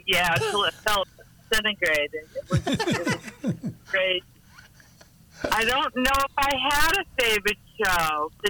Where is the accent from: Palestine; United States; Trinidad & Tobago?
United States; Bedford, Massachusetts; I come from Bedford, Mass, and now all of a sudden I'm in this bomb thing with.